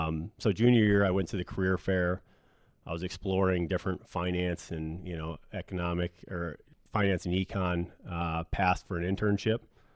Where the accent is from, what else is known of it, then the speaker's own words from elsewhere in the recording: Kalamazoo, Michigan, United States; I grew up in Kalamazoo.